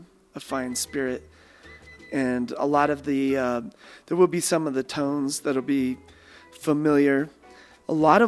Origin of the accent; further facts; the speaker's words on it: United States; Being an American, I wouldn't have access to these people.